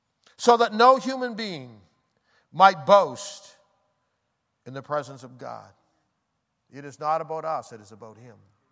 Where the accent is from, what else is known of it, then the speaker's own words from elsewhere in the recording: Nova Scotia, Canada; I was born in Nova Scotia, the son of a meat cutter. Lived on a farm with my grandfather's, living on the other side, and my grandmother.